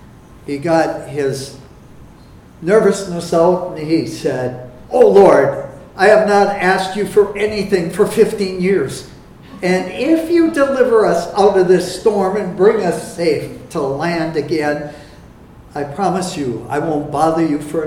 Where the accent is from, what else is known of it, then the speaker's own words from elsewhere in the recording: Duluth, Minnesota, United States; growing up in Duluth, getting very different visions of that lake out there